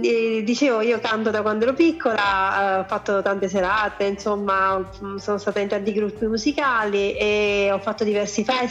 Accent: Brindisi, Apulia, Italy; now in Potenza, Italy; Io abito a Potenza, però ho origini pugliesi.

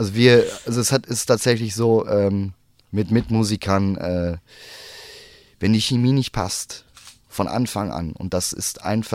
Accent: Recklinghausen, North Rhine-Westphalia, Germany; Recklinghausen ist, also meine Heimatstadt ist sehr konservativ in Bezug auf andere Ruhrpott-Städte.

